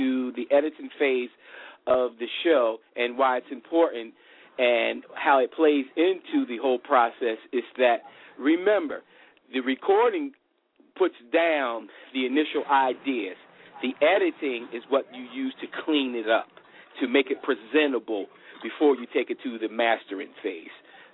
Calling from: Rex, Georgia, United States; I'm calling in from Rex, Georgia, right outside of Atlanta, Georgia. So I'm calling y'all from Georgia tonight. I'm not in my Philly home spot tonight.

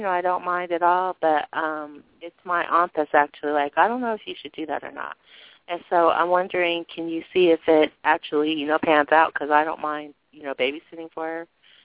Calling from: Colorado, United States; Hello, ladies. … calling from Colorado.

